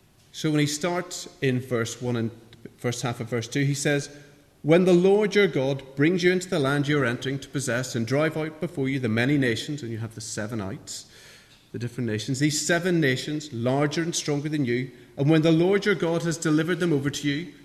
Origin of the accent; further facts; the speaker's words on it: Northern Ireland, United Kingdom; I can only support Ireland, even though I'm British, because my identity is so tied up with having grown up in Northern Ireland.